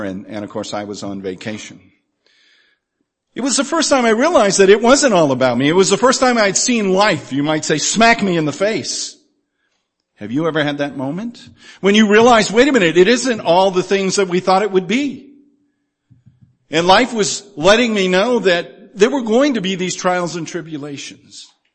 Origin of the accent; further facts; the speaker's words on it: New England, United States; I grew up in New England.